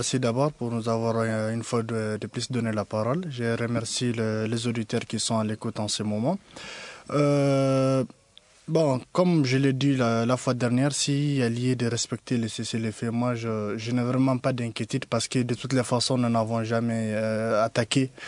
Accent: Mali; nous sommes tous des Maliens de Kaye à Kidal.

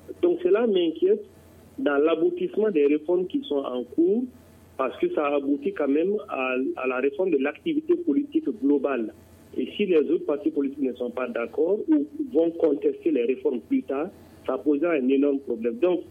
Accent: Mali; j'en suis fier en tant que Malien

